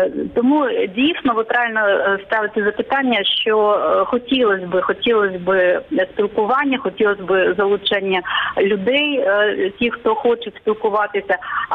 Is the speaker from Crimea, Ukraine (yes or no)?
yes; Crimea, Ukraine; born there; Я народилася в Криму, в мене українське коріння